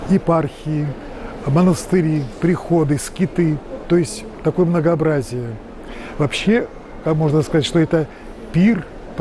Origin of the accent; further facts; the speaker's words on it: Ivanovo Oblast, Russia; мы приехали издалека, из Ивановской области, привезли такую дивную икону